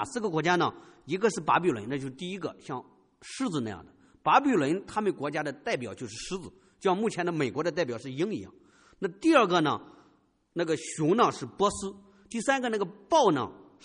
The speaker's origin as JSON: {"language": "Chinese", "country": "China", "said": "我相信我们从中国来的，我也是这样。"}